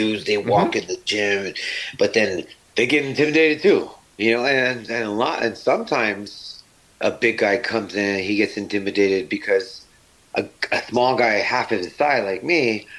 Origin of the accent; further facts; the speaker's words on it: Hawaii, United States; Like, after you live in other places, Hawaii is, man, it's so golden.